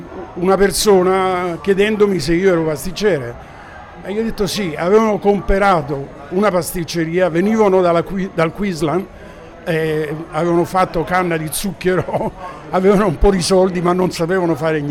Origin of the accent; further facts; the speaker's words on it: Rome, Lazio, Italy; now in Australia; quel periodo di Roma, specialmente io che sono cresciuto a Via dei Coronari, Piazza Navona, il Panteo